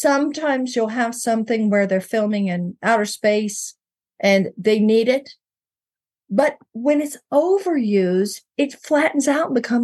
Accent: the South, United States; I mean, you're from the South. I'm from the South.

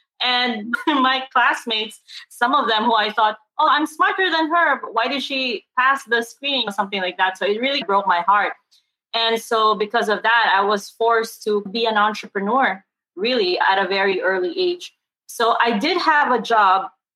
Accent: Philippines; I grew up in the Philippines

